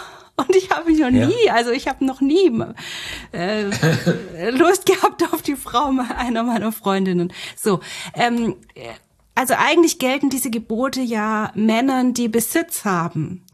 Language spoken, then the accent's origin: German; Baden-Württemberg, Germany; in Bad Boll, in der Nähe, wo ich herkomme